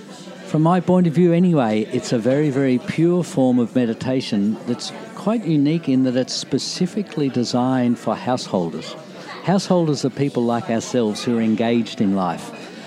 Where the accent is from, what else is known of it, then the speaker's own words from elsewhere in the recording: Aspendale, Victoria, Australia; I grew up in Aspendale, so in this area.